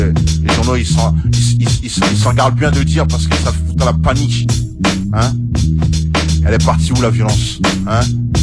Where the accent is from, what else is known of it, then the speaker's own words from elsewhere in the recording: Paris, Île-de-France, France; Moi, je viens de Paris, hein. Je viens de Paris, je suis arrivé dans 19, dans ma tête, j'avais 5 piges, et j'en ai 23, mec, tu vois.